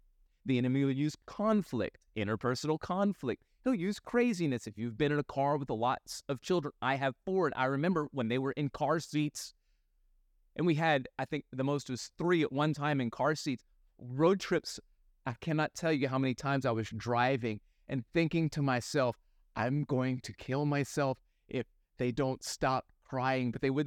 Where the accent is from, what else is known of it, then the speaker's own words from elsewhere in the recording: Jennings, Louisiana, United States; I remember at 14 when on an outreach in the city that I grew up in Jennings, Louisiana